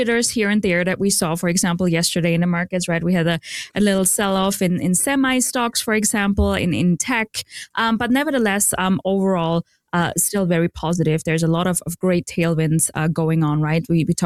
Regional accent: Austria; English is a second language; moved away as an adult; now in United States; I sound a little bit like Arnold Schwarzenegger. I'm working on my accent, though. I'm originally from Austria. I moved to the U.S. With my husband 4 years ago.

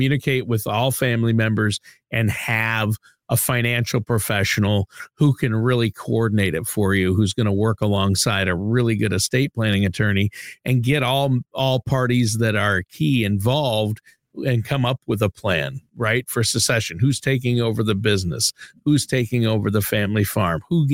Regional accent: Minnesota, United States; I know in where I grew up in Minnesota, in the farm country in southern Minnesota, the flat plains

